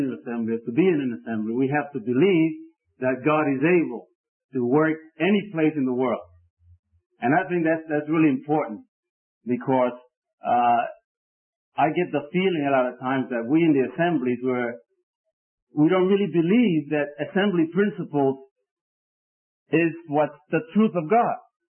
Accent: New York City, New York, United States; I grew up in New York City, and I've been in the assembly ever since I was born, just like my dear brother David.

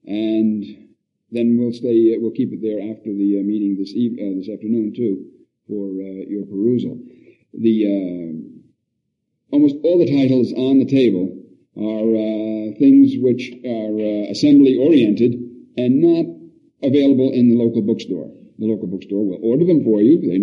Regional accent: New York, United States; I'm from New York and have for all my life been a Yankee fan.

